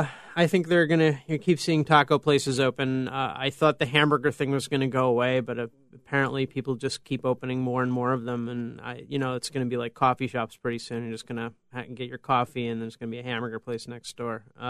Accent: United States; You know, I'm from the States

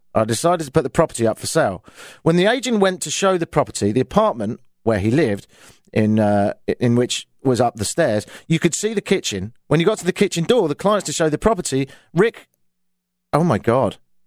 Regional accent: Brighton, South East England, United Kingdom; I'm from Brighton in the south of England, and there's a lot of seagulls.

